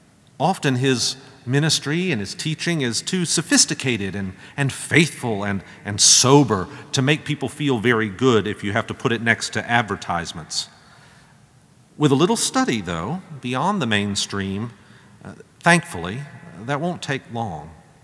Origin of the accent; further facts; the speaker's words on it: Augusta, Georgia, United States; I learned of the Hamburg massacre outside of my hometown of Augusta